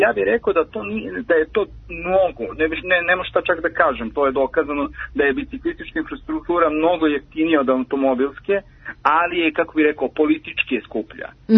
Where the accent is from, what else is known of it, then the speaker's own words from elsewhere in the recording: Borča, Belgrade, Serbia; Ja sam iz Borče